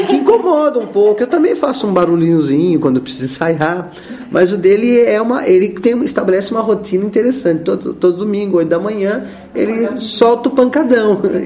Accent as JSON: {"language": "Portuguese", "town": "Ibiúna", "region": "São Paulo", "country": "Brazil", "said": "Embora a cidade de onde eu venho, né, que é Ibiúna, há também a cultura da música sertaneja."}